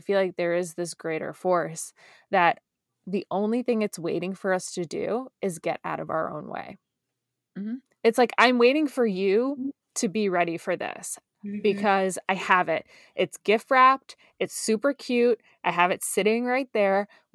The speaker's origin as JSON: {"language": "English", "town": "New York City", "region": "New York", "country": "United States", "tie": "born or raised there", "said": "Well, you know, I grew up in New York City. I don't know if you knew that."}